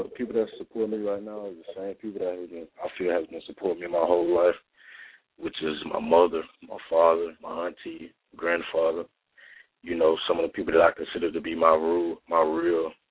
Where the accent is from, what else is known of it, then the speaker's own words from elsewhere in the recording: Jacksonville, Florida, United States; you know, I'm from Jacksonville, Florida, and that's where I spent most of my life at.